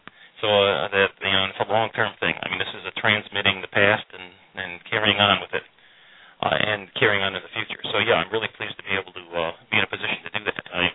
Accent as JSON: {"language": "English", "town": "Detroit", "region": "Michigan", "country": "United States", "tie": "born or raised there", "said": "I'm originally from Detroit, and I have the scar tissue to prove it."}